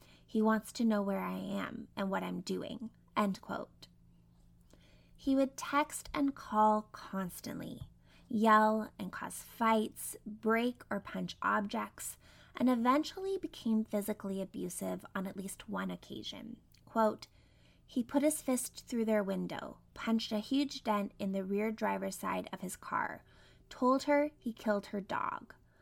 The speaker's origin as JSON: {"language": "English", "region": "Alberta", "country": "Canada", "tie": "born there", "said": "I was born in Alberta"}